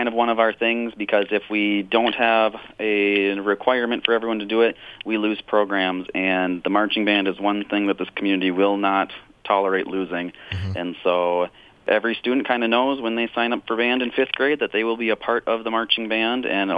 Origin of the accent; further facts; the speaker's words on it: Clinton, Minnesota, United States; Originally, I'm from Clinton, Minnesota, a Clinton Graceville Beardsley graduate.